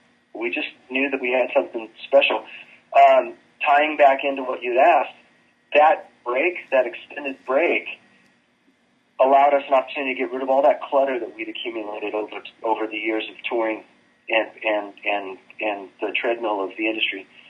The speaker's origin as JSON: {"language": "English", "town": "Sacramento", "region": "California", "country": "United States", "said": "we're all from Sacramento together."}